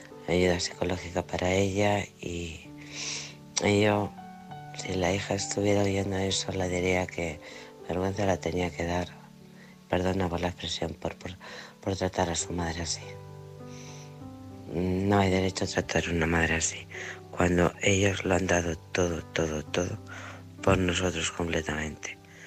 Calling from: Alcorcón, Community of Madrid, Spain; de Alcorcón.

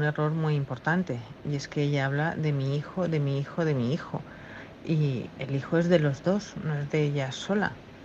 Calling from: El Campello, Valencian Community, Spain; del Campello

